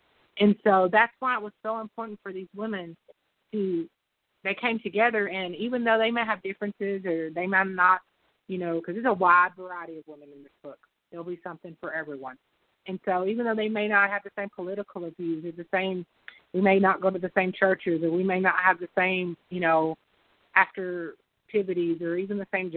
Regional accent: Texas, United States; My friend and I, we're from East Texas, and women are just not celebrated out here like they should be.

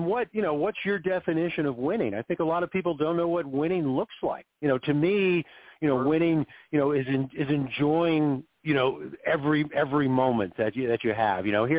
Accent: Macungie, Pennsylvania, United States; Again, I grew up in Macungie, Pennsylvania, right in the Allegheny Mountains. Didn't do a lot of traveling. Went to Penn State

